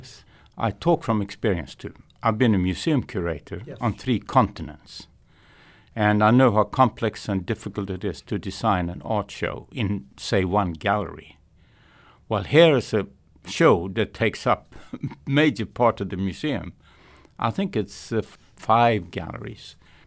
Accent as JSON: {"language": "English", "town": "Corpus Christi", "region": "Texas", "country": "United States", "tie": "born or raised there", "also_born_or_lived": "Botswana", "said": "the namesake of my hometown, Corpus Christi. We've been here for 41 years"}